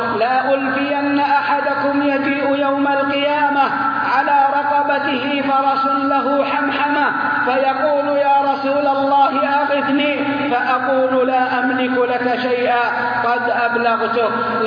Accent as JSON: {"language": "Arabic", "country": "Saudi Arabia", "said": "بلدنا المملكة العربية السعودية بلد العقيدة الصافية"}